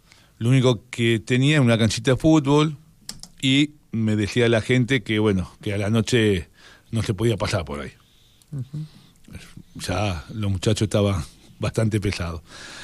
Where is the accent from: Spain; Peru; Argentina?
Argentina; Buenos Aires; born there; Nací en Barracas, Aristóbal del Valle y Patricio, uh-huh. Del lado de Barracas.